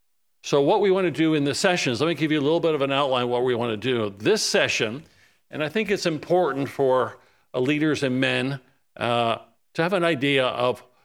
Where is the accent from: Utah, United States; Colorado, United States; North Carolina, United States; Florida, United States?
Florida, United States; Tampa; I am from the Tampa, Florida area.